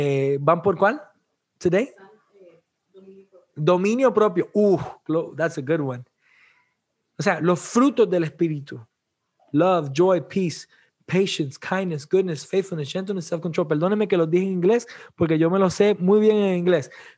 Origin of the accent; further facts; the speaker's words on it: Puerto Rico; Si ya yo soy cristiano, ya yo no soy puertorriqueño, yo soy de Cristo. Aunque soy puertorriqueño en mi nacionalidad